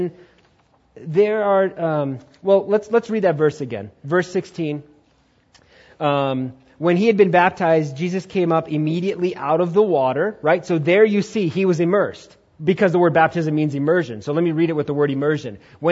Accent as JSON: {"language": "English", "country": "India", "said": "So if you're listening on the radio, I'm Indian, by the way."}